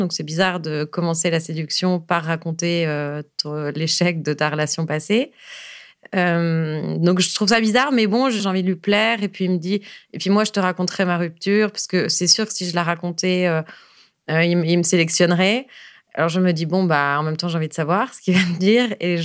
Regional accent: La Rochelle, Nouvelle-Aquitaine, France; je suis originaire de La Rochelle et c'est donc c'est juste à côté.

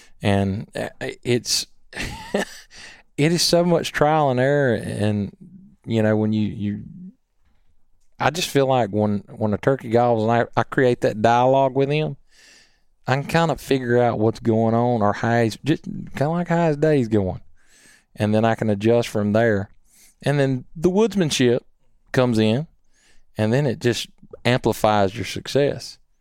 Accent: Columbiana, United States; He hunted with me growing up in Columbiana

